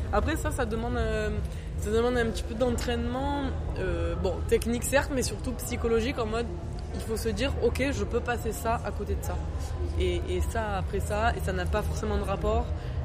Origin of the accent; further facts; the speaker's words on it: Marseille, Provence-Alpes-Côte d'Azur, France; now in Paris, France; Ouais, je suis de Marseille, c'est ça. Ouais, je suis basé à Paname, mais je suis de Marseille.